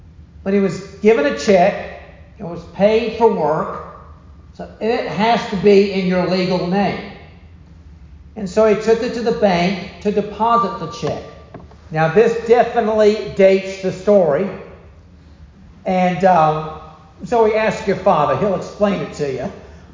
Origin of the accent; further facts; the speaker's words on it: the South, United States; I grew up in the South. It's cussing.